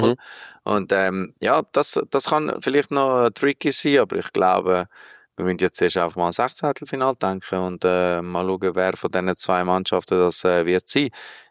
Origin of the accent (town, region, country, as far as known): Switzerland